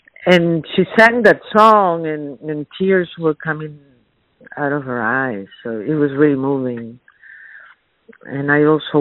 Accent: Peru; English is a second language; I told her I also wanted to sing, and that I come from Peru

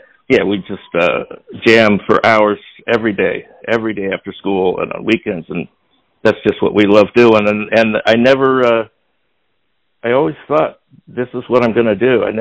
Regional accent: Livermore, California, United States; also born or lived in San Jose; Right. I was born in San Jose, and then I grew up in a town called Livermore, which is also in the Bay Area there.

